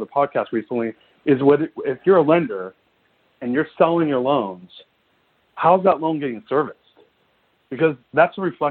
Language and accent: English; California, United States; I'm a guy from California, Silicon Valley area